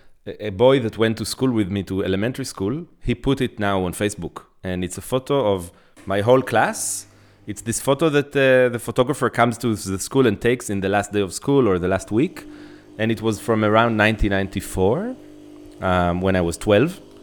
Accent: Israel; English is a second language; radio was still dominant in the early 90s when I was growing up in Israel.

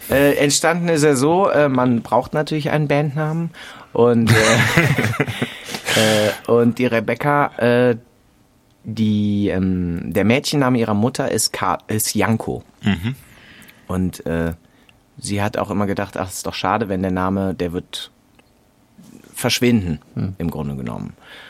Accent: Cologne, North Rhine-Westphalia, Germany; in Köln bin ich aufgewachsen und in der Nähe von, in Köln bin ich geboren, in der Nähe von Köln aufgewachsen.

